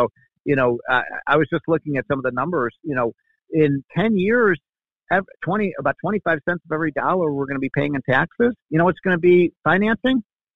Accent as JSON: {"language": "English", "town": "Chicago", "region": "Illinois", "country": "United States", "said": "I'm from Chicago. I go to New York all the time."}